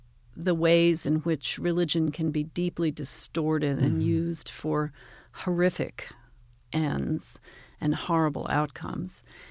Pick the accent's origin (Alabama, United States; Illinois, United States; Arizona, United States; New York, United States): Alabama, United States; Well, I grew up in Alabama. Mm-hmm. I grew up in rural Alabama, so it's something of a surprise that I globetrot.